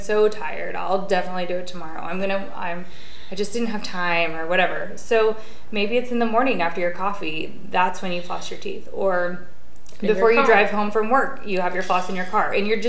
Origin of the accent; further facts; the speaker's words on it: Pacific Northwest, United States; Suck it up, Buttercup. We're from the Northwest.